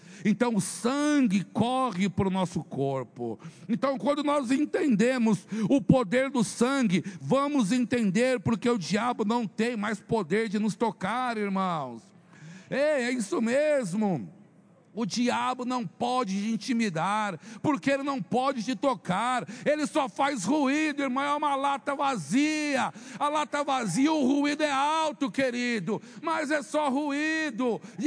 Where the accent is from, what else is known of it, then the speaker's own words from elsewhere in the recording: São Paulo, Brazil; Eu sou de São Paulo, capital